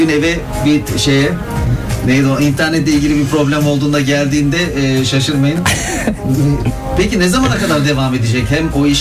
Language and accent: Turkish; Bursa, Turkey; Şimdi Bursalıyım dedim.